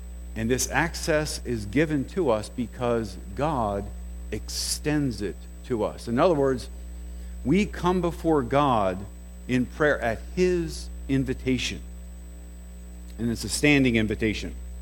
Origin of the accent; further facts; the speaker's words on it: Rehoboth Beach, Delaware, United States; I grew up in Rehoboth Beach, Delaware. It's a lower Delaware on the Atlantic Ocean, a summer resort. It's one of these Jekyll and Hyde places where it's dead as a doornail during the winter.